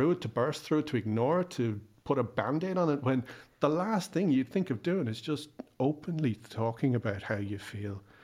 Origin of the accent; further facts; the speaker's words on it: Ireland; I mean, I only speak as an Irish person because I'm Irish.